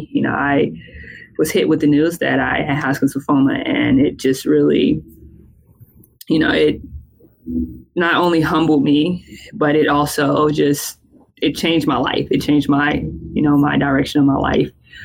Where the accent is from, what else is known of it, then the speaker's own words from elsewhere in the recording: North Carolina, United States; I was raised in Bertie County. It's not much to do there.